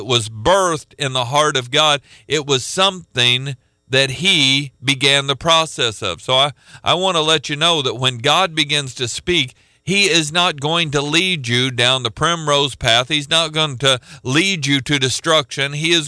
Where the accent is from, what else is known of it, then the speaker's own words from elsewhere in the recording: Oklahoma, United States; I was from Oklahoma. She was from Chicago.